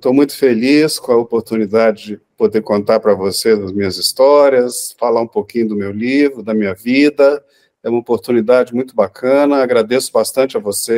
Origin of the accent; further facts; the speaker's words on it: Rio de Janeiro, Brazil; do ambiente urbano do Rio de Janeiro, onde eu cresci, nas outras cidades onde eu vivi